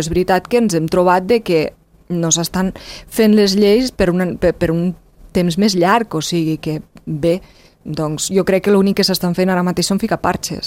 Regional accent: Andorra; que guais que som els andorrans

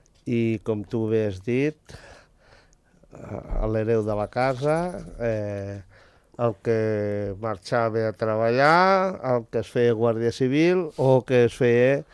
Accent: El Tarròs, Catalonia, Spain; jo, al Tarròs, que és el meu poble, i està a la província de Lleida.

